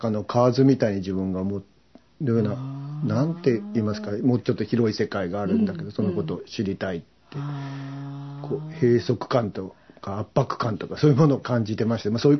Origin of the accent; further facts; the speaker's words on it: Tsuyama, Okayama, Japan; born there; 岡山県の津山市っていう、岡山県の北部にある山あいの町で生まれました